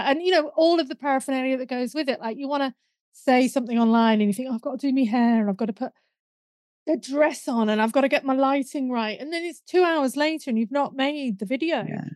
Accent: United Kingdom; You know, we're British, we're told not to talk about these things.

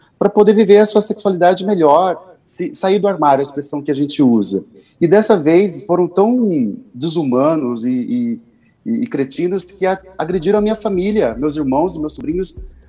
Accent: Cambé, Paraná, Brazil; Eu sou do interior do Paraná, uma cidade chamada Cambé.

